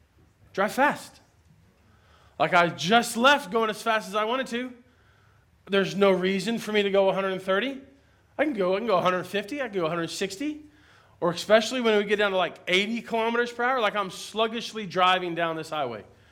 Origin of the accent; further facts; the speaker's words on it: United States; I'm going to do whatever I want to do. I'm an American.